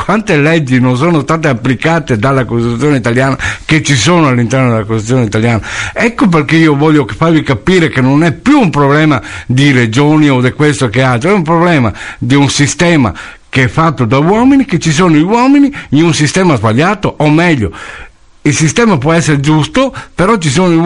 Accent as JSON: {"language": "Italian", "town": "Rovigo", "region": "Veneto", "country": "Italy", "lives_now": "Padua, Italy", "said": "io mi sento prima di tutto italiano, poi mi sento veneto e poi mi sento rovigoto."}